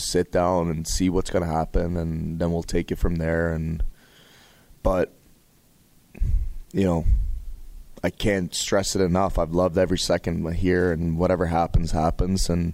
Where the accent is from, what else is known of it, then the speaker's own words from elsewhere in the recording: Calgary, Alberta, Canada; I grew up in Calgary. I've been here my whole life.